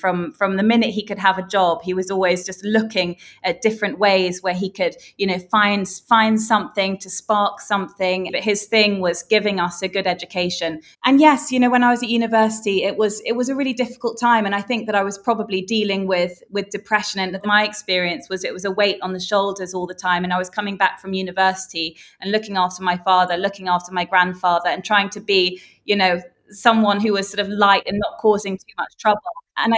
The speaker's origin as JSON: {"language": "English", "town": "Birmingham", "region": "West Midlands", "country": "United Kingdom", "tie": "born or raised there", "said": "I was born in Birmingham, and then we lived just outside Birmingham in the West Midlands."}